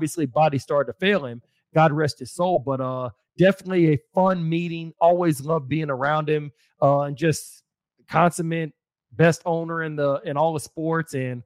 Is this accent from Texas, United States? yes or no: yes; Austin, Texas, United States; I still remember driving home from Houston back to Austin, my hometown, on the day of the draft.